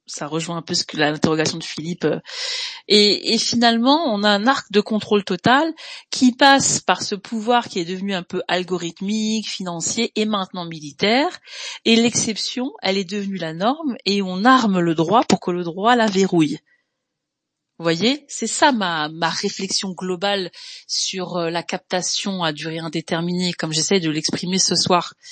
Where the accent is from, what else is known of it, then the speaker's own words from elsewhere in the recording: Belgium; parce que moi aussi je suis belge.